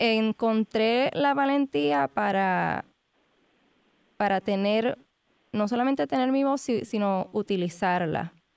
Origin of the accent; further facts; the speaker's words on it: Puerto Rico; como mujer, como mamá, como puertorriqueña, como pareja, como madre trabajadora.